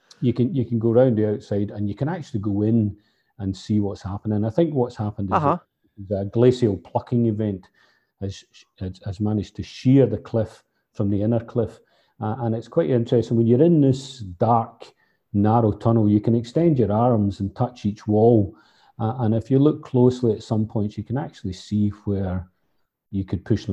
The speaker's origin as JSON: {"language": "English", "town": "Glasgow", "region": "Scotland", "country": "United Kingdom", "moved": "yes", "said": "I am a Glaswegian, albeit an exiled Glaswegian, so I need to be careful what I say here."}